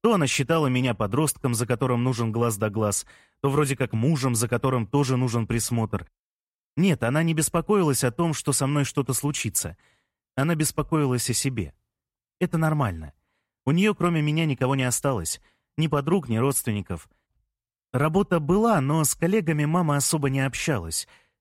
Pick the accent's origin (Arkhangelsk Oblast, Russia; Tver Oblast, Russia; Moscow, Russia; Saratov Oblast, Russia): Moscow, Russia; Мне 23 года … Я родился и вырос в Москве.